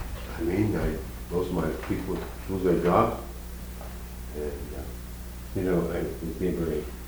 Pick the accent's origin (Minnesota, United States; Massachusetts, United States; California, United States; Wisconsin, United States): California, United States; Now, I come from California, Southern California, and we depend very much on the industrial military complex for our own economic welfare.